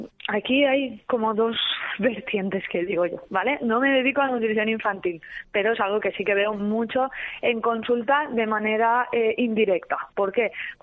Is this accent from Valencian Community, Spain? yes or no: yes; Alzira, Valencian Community, Spain; Yo soy de Alcira, todos los miércoles hay mercado.